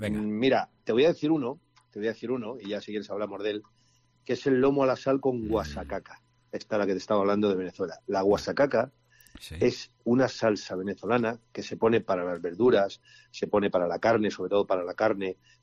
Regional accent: Spain; como buenos españoles que somos todos

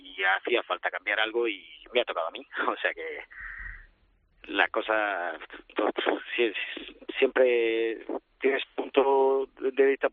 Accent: Spain; Hombre, yo soy español

